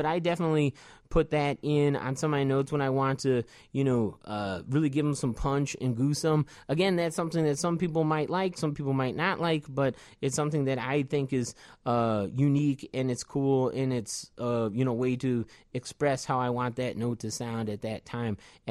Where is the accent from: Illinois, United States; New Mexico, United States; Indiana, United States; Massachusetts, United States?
Illinois, United States; Chicago; growing up in Chicago and playing with Charles Erland